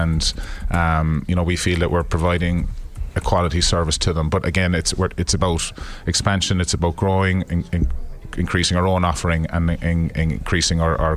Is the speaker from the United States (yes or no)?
no; Tralee, Munster, Ireland; are born and bred in Tralee